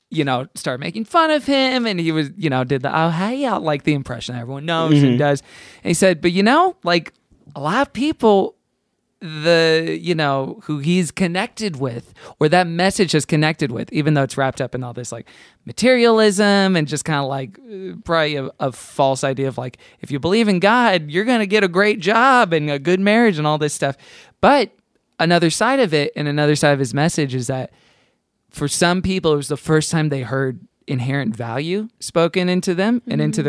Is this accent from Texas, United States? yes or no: yes; Houston, Texas, United States; Because I grew up in Houston.